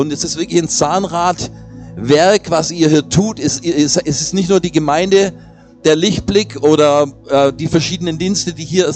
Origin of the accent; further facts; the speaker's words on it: Baden-Württemberg, Germany; born there; now in Berlin, Germany; Ich selber bin ein echter Schwabe, gebürtig. Ich kam zum Studium nach Berlin